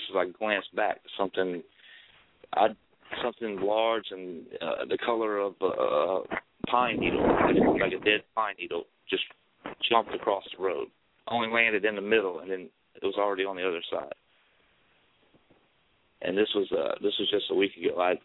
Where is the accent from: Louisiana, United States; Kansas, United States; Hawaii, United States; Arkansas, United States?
Louisiana, United States; Morgan City; I grew up in South Louisiana, Morgan City, and I was raised by my grandparents